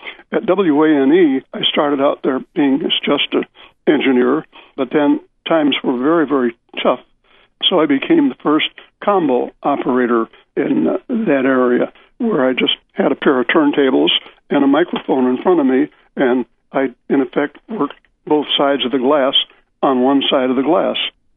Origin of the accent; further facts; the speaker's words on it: Hammond, Indiana, United States; I was working at a little 100-watt radio station in my hometown of Hammond, Indiana, WJOB.